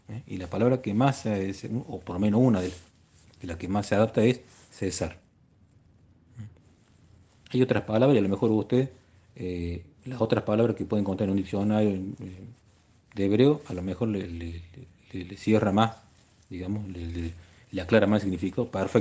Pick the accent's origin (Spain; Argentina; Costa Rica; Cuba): Argentina; yo por lo menos encuentro ese significado desde mi español y desde mi argentino. Ten en cuenta que yo soy argentino, entonces yo me muevo con una terminología propia